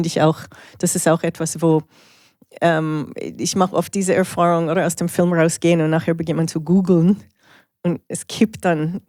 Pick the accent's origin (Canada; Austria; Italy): Canada; now in Switzerland; Also als in der Schweiz lebende Kanadierin.